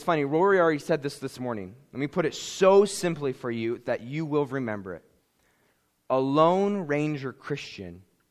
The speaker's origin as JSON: {"language": "English", "region": "Pennsylvania", "country": "United States", "said": "I went to school in Virginia. I was from Pennsylvania."}